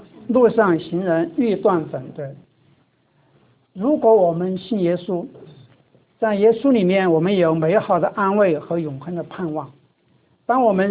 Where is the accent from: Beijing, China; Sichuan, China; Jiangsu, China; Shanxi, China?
Sichuan, China; 这个背景呢，其实就是我们四川老家那个门前的那个菜地啊